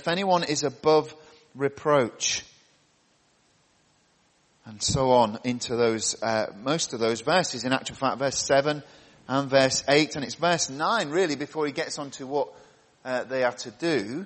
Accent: England, United Kingdom; speaking as an Englishman

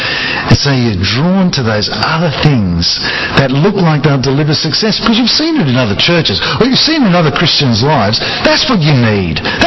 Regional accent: Australia; Now, I'm an Australian.

